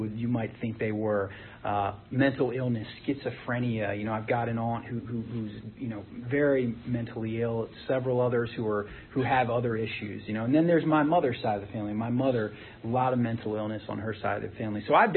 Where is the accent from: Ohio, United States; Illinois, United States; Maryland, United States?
Maryland, United States; Rockville; So I grew up, I still live in Montgomery County, Maryland. I grew up in Rockville, if anybody's familiar with that area up there.